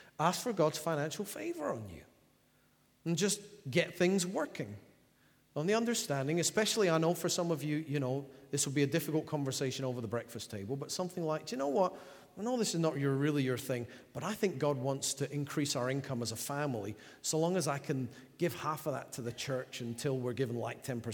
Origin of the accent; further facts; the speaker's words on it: Scotland, United Kingdom; Being of English stock, but I was born and brought up in Scotland, even though I sound like I come from, I don't know, Poland or something.